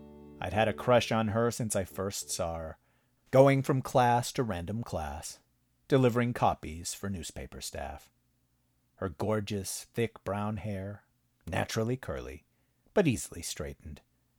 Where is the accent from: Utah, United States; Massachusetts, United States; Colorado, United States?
Utah, United States; Pingo; I grew up in Pingo, Utah, and graduated from Praiseden High School in 2007.